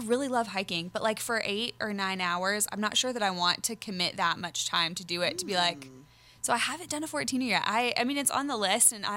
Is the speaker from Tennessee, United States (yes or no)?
yes; Nashville, Tennessee, United States; I was raised in Nashville and I have this whole other